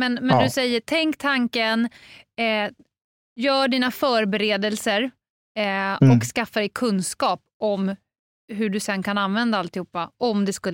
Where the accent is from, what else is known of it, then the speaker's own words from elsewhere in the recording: Stockholm, Stockholm County, Sweden; Alltså, det kan man ju se här som stockholmare.